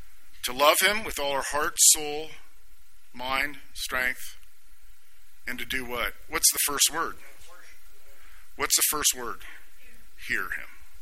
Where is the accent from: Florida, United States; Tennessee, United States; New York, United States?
Florida, United States; And I grew up in South Florida near Miami Beach.